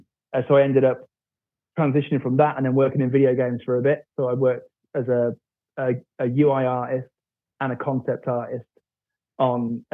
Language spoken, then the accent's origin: English; West Midlands, United Kingdom; So I'm from the West Midlands near Birmingham.